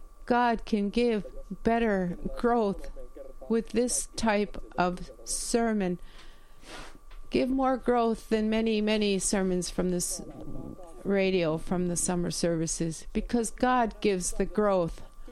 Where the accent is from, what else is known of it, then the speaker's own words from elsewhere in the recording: Kivijärvi, Central Finland, Finland; I am from Kivijärvi, and on the old RY, the wall of the old RY there was this text.